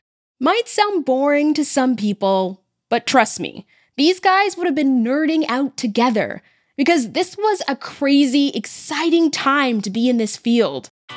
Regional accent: Canada; As a Canadian who's also of Jamaican descent, I didn't hear about Elijah McCoy's story until I was in university

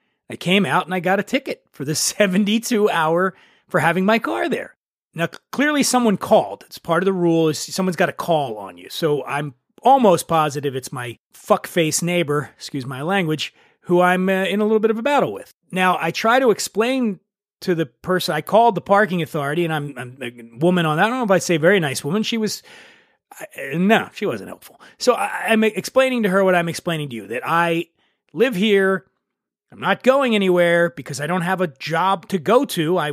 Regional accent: Philadelphia, Pennsylvania, United States; And I'm from Philly, so we go own it.

